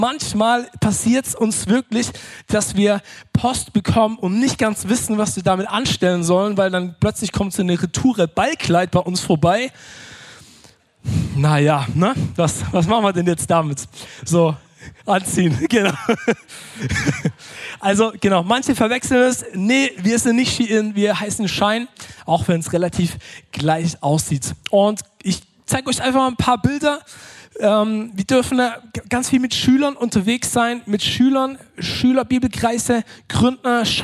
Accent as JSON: {"language": "German", "town": "Leonberg", "region": "Baden-Württemberg", "country": "Germany", "tie": "born or raised there", "lives_now": "Fürth, Germany", "said": "ich bin auch aufgewachsen im Schwabenländle, auf der anderen Seite von Stuttgart, in Leonberg, aus der Ecke komme ich. Und ich muss ehrlich sagen, seit den 6,5 Jahren, wo ich in Fürth wohne, bei Nürnberg"}